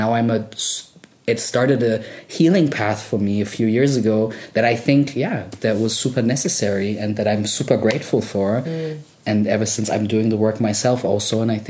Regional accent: Germany; English is a second language; Me growing up in Germany

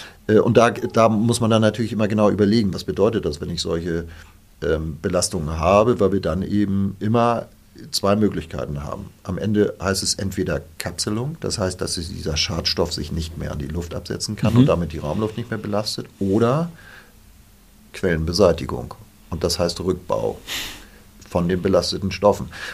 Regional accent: Northern Germany, Germany; ich komme aus Norddeutschland

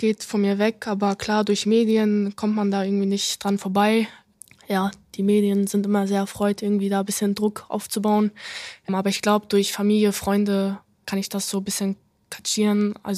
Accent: Hamburg, Germany; Ich bin halt in Hamburg aufgewachsen

